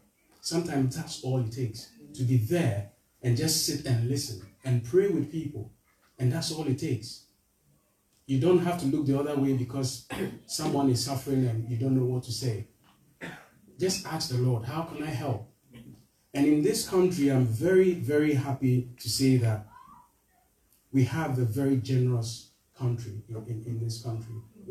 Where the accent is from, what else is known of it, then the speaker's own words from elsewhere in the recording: Ghana; Because I was raised in Ghana in poverty, and I know what poverty does.